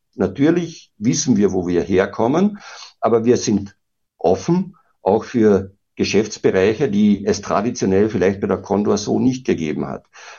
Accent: Austria; now in Frankfurt, Germany; ich bin ja als Österreicher hier in Frankfurt so ein bisschen unschuldig in dieses Thema reingeschlittert

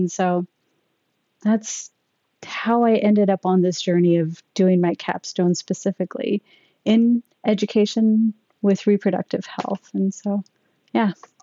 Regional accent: Canada; But, you know, growing up in Canada and, you know, getting my education there, I initially wanted to be a math teacher

